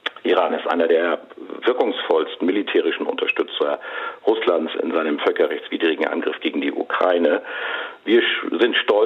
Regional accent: Schleswig-Holstein, Germany; Ich komme ja aus Schleswig-Holstein

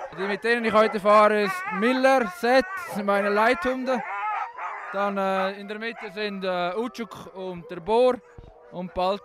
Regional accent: Switzerland; ich komme aus der Schweiz.

